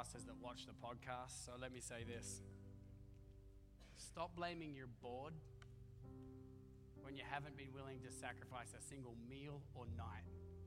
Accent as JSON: {"language": "English", "country": "Australia", "said": "I'm Australian"}